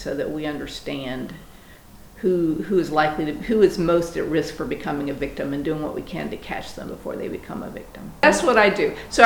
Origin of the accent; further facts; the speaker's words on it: South Carolina, United States; Well, I'm a Southerner. You know, I mean, there's something about being a Southerner. Yeah. Mm-hmm. So, and being from South Carolina, I definitely feel like my roots show, my South Carolina roots show